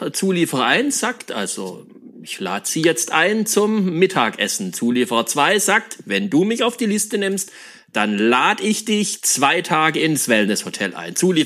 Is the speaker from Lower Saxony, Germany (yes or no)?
no; Baden-Württemberg, Germany; bei uns im Schwabenland